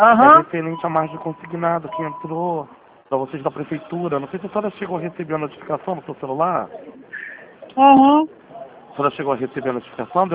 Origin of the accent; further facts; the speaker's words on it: Rio de Janeiro, Brazil; eu sou daqui de Madureira.